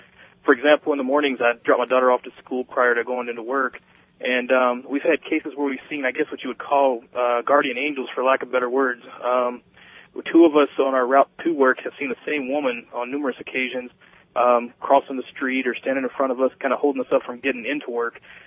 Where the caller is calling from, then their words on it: California, United States; I'm calling from California.